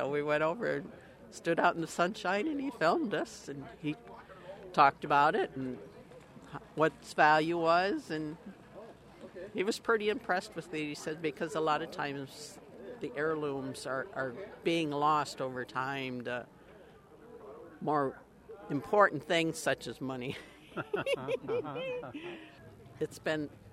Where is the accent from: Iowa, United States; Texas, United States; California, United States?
Iowa, United States; Algona; I'm from Algona, Iowa, about 6.5 hours from Fargo, North Dakota.